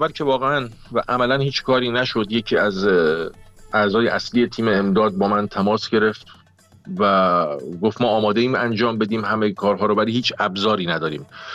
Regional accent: Abadan, Khuzestan, Iran; بله من آبادانی هستم و کاملا اون منطقه رو میشناسم، کاملا شهر رو میشناسم.

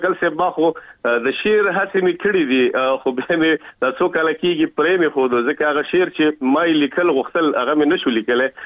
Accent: Kabul, Afghanistan; moved away as an adult; افغانستان کې خو په کابل کې مونږ اوسېدلو، او هلته زما اوبر دومره نه و. تقریبا په یو ویشکلنۍ کې زه د افغانستان نه راوتلی یم،

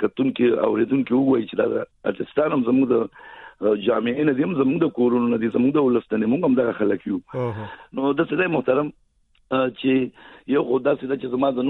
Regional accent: Peshawar, Khyber Pakhtunkhwa, Pakistan; زه په پیښور کې پیدا شوم لو شوم او زما د پیدایش کال او به ما زه په یو اویا کې پیدا شوم.

